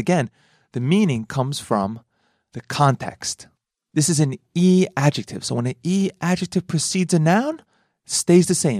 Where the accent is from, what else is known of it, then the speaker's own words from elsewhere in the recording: New York, United States; now in Japan; So, I was playing ice hockey here in Japan, and I'm from New York, so we play a little rough.